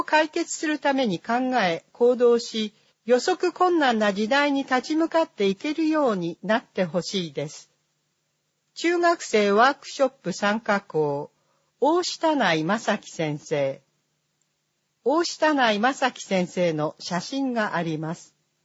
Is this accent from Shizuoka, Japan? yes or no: no; Yokosuka, Kanagawa, Japan; 私は横須賀で生まれ育ち、姉妹都市交換学生も経験し、